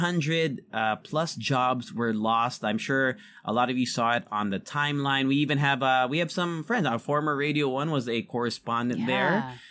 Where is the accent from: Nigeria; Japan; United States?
Japan; So in Japan, for example, when I grew up in Japan